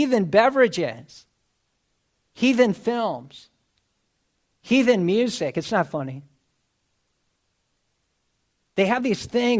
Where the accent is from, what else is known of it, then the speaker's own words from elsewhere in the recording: United States; I know this from growing up in the States.